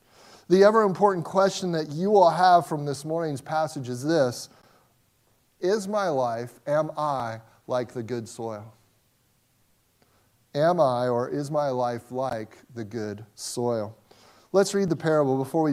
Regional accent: Midwest, United States; I'm from the Midwest, and there you just take a shovel

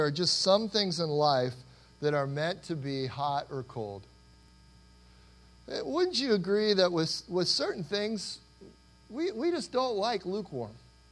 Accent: Cincinnati, Ohio, United States; I grew up in Cincinnati, Ohio. It was a fun place to grow up.

